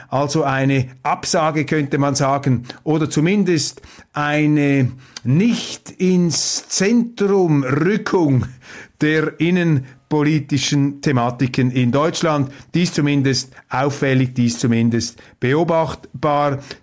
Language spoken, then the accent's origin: German; Switzerland; Und was mir auffällt jetzt als Schweizer